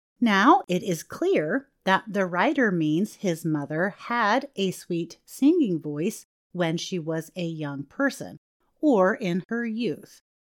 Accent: China; English is a second language; I am from China.

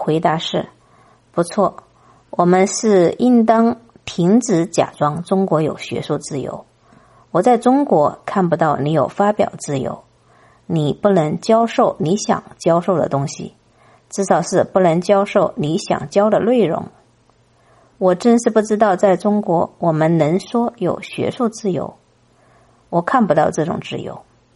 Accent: Germany; 尤其是我们作为德国人的责任是铭记历史

